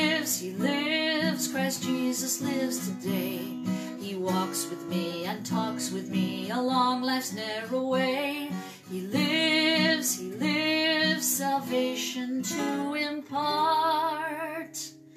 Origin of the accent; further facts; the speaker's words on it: Elto, Wisconsin, United States; the one that I remember growing up in Elto, Wisconsin, at the church there.